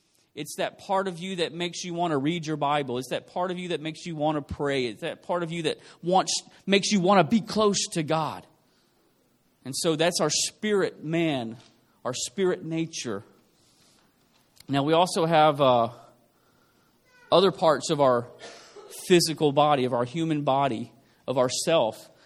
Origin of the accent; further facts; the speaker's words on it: the South, United States; I'm from the South in the U.S., you know, and we eat everything is fried or full of sugar.